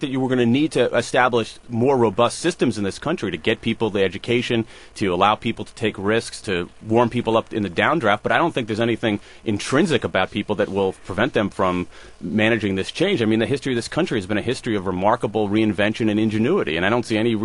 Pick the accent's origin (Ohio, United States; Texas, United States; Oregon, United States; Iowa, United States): Ohio, United States; I grew up in Ohio, and I remember people in Ohio in the 1970s when manufacturing jobs were leaving